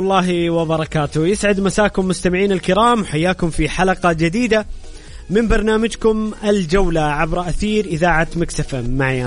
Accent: Saudi Arabia; ولكن اليوم هو اليوم الأول واليوم الأهم بالنسبة لنا كسعوديين

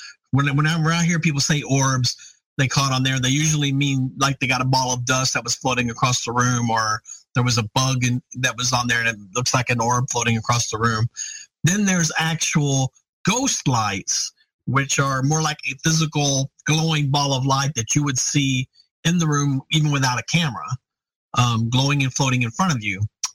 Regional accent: St. Louis, Missouri, United States; I grew up in St. Louis, so that's near and dear to my heart.

